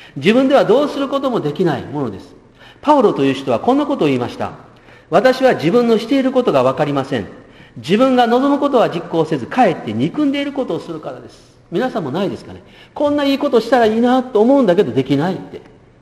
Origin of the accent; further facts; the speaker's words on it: Kobe, Hyogo, Japan; 私は神戸育ちですから、関西の人間ですので